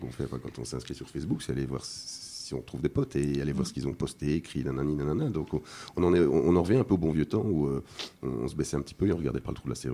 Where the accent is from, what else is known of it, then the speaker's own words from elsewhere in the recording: Belgium; Donc en tant que Belge, si on veut intenter un procès pour récupérer par exemple toutes ces photos, il faut aller ouvrir la procédure dans une cour en Irlande.